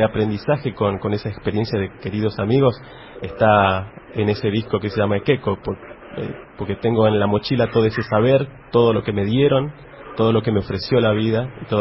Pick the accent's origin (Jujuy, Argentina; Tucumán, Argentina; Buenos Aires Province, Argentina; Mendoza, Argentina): Jujuy, Argentina; yo les cuento a la gente que soy de Jujuy